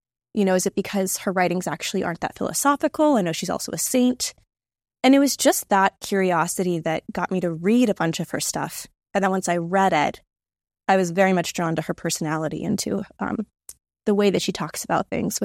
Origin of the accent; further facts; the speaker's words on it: Kansas City, United States; now in Front Royal, United States; So I'm originally from Kansas City. I went to undergrad in Dallas, Texas, University of Dallas.